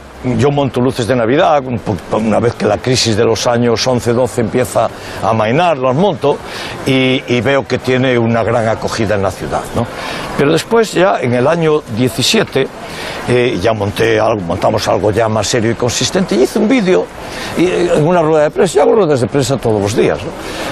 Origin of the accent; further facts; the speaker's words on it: Spain; accent: Spanish; Tengo un acento español muy fuerte porque llevo muchos años.